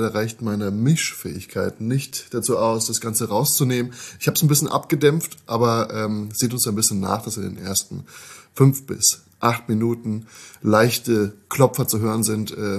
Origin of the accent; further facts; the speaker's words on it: Darmstadt, Hesse, Germany; Ich sitze heute hier in meiner Heimatstadt in Darmstadt